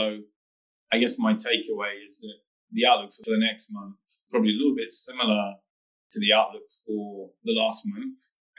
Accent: England, United Kingdom; I guess I can get away from saying that as an Englishman

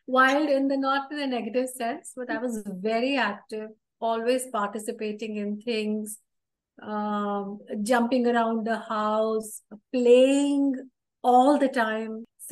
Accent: Delhi, India; So I grew up in Delhi.

